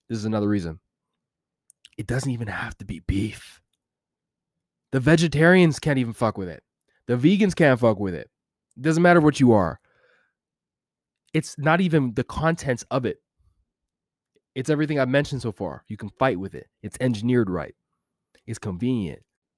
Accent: Edmonton, Alberta, Canada; I'm from Edmonton, Alberta. I've been around the world, baby.

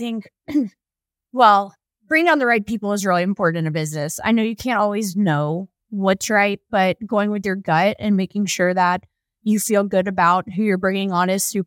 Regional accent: Louisville, Kentucky, United States; also born or lived in Lexington; I was born in Lexington, grew up in Louisville, and had a pretty solid childhood growing up.

